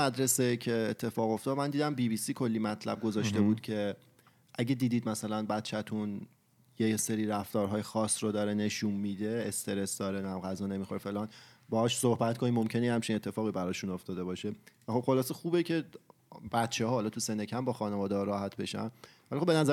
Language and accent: Persian; Iran; چون خودمون فرهنگ ایرانی داریم و تو ایران بزرگ شدیم